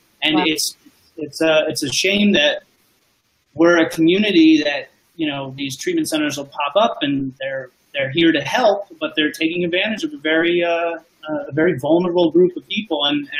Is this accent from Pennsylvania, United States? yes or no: no; Florida, United States; So I'm from South Florida, and I used to think that I was a very unfortunate person who never had health insurance.